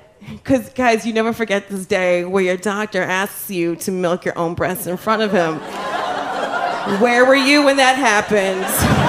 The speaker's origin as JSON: {"language": "English", "country": "Jamaica", "said": "because I'm Jamaican and Haitian."}